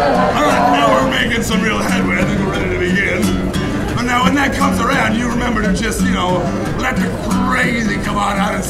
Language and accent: English; Canada; We're here from Canada, and if anybody wants to throw some pounds and pence or buy a CD, we'd love to sell one to you